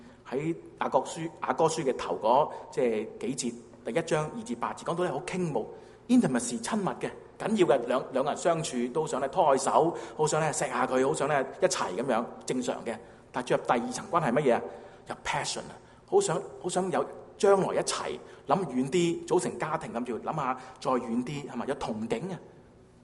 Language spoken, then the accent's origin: Cantonese; China; 当然我中国人更加明白狐狸精嘛，是吧？